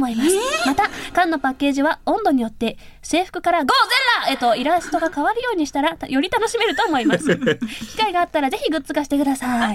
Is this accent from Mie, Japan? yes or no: yes; Mie, Japan; 私、地元が三重県なんですけど